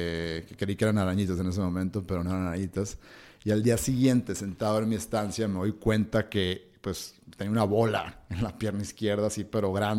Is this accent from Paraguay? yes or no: no; Hermosillo, Sonora, Mexico; yo soy de Hermosillo, Sonora. Actualmente tengo 33 años.